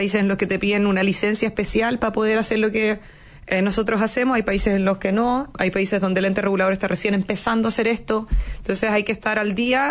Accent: Chile; no me refiero a que yo soy chilena, estoy en Santiago

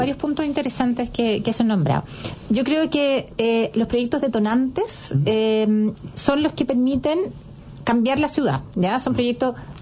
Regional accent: Chile; Nosotros como chilenos nos hemos vuelto una sociedad muy individualista

